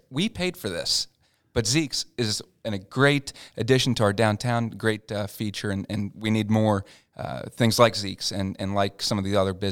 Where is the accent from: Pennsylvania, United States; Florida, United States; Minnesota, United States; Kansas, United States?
Pennsylvania, United States; York; So I'm being originally from York, Pennsylvania. When I was growing up in York, there wasn't a lot going on there.